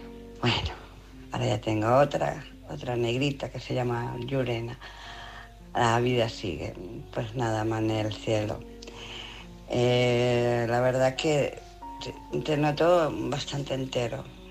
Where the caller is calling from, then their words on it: Barcelona, Catalonia, Spain; de Barcelona.